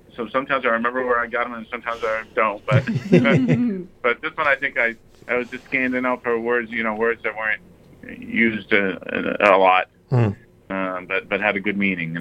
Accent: Maine, United States; You know, a little tag out of my home state of Maine.

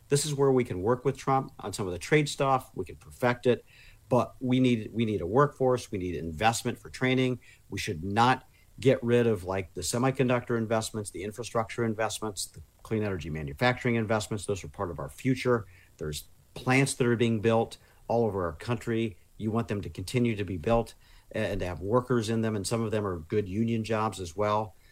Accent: Indiana, United States; I went back to Indiana, which is my home state, over the weekend

